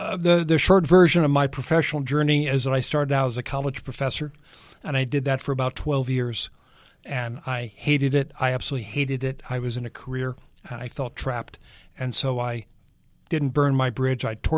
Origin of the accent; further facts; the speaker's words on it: Chicago, Illinois, United States; also born or lived in New Jersey; No, I was born in New Jersey. Mm-hmm. My father was in retail. He bounced around a lot. I grew up in suburban Chicago, so mm-hmm. I'm a son of the Midwest.